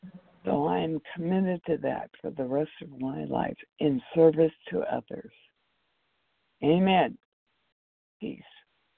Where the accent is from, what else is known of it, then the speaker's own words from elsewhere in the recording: California, United States; And I'm from California. I'm 83 years old